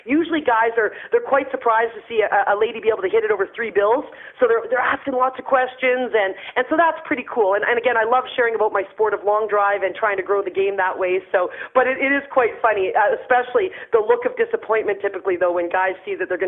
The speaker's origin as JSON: {"language": "English", "country": "Canada", "said": "I'm from Canada."}